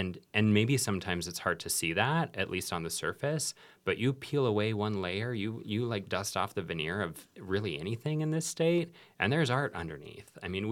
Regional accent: Arlington, South Dakota, United States; I'm from Arlington, South Dakota.

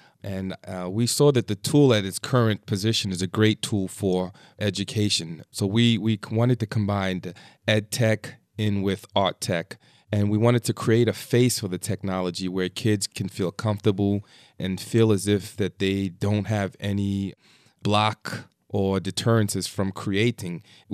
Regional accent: Bronx, New York, United States; Originally, I grew up in the Bronx, and I just remember growing up in the Bronx and not actually recognizing that art is something that I should have any engagement

